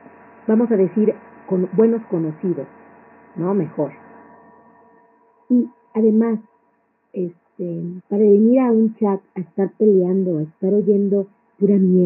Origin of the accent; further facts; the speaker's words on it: Mexico City, Mexico; Yo soy de la Ciudad de México